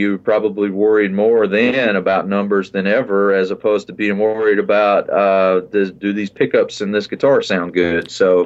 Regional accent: Bonair, Georgia, United States; also born or lived in Warner Robins, United States; I was born in Warner Robins, Georgia. Which many people know that place now. It's in central Georgia. It's got Robins Air Force Base down there. I was born there and lived right down the road in Bonair, Georgia

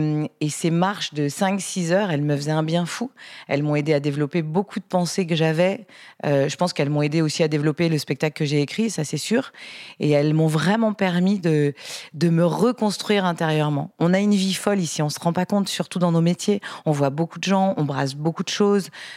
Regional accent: Lyon, Auvergne-Rhône-Alpes, France; je suis lyonnaise déjà, donc on partait plus souvent dans le sud qu'on montait dans le nord

